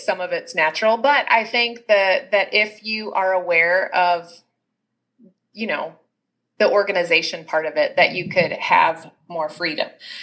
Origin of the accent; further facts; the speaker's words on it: Kansas City, Missouri, United States; I'm from Kansas City, Missouri. That's where I'm living.